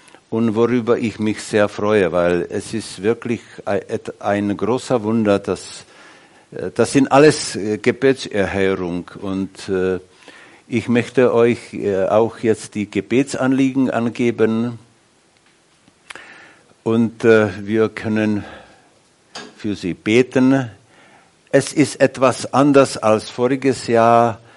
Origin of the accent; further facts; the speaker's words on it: Czechia; Aber bei uns in Tschechien ist das so, dass die Männer, die haben wenig Interesse um geistliche Fragen.